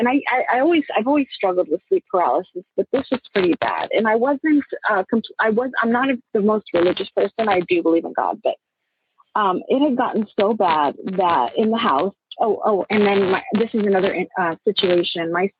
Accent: Texas, United States; I am from Texas.

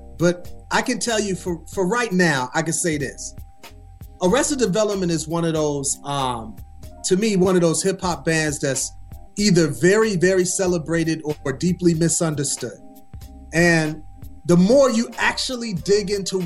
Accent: Milwaukee, Wisconsin, United States; capping it off in my hometown of Milwaukee

